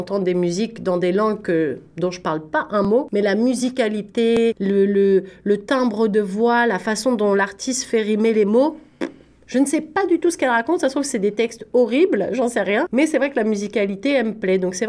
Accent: France; born there; moi, j'habitais à Paris et je suis née en France

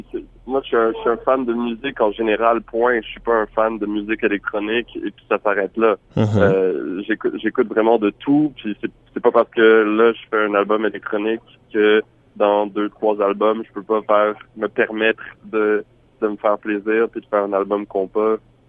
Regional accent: Montreal, Quebec, Canada; Moi j'ai grandi à Montréal, j'ai grandi dans une famille francophone mais dans un milieu, mais dans une ville bilingue. J'ai tout le temps parlé les deux langues, vraiment au même niveau, si vous voulez.

